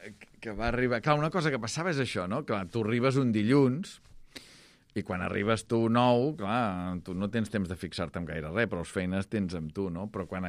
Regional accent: Taradell, Catalonia, Spain; now in Barcelona, Spain; No diràs de Taradell, per motius obvis, de Barcelona. Jo visc a Barcelona, puc dir-ho, no sóc d'aquí, diguem, però visc a Barcelona, podria dir-ho.

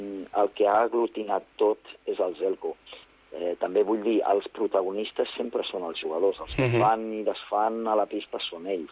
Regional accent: Badalona, Catalonia, Spain; la de Badalona és especial perquè jo soc de Badalona

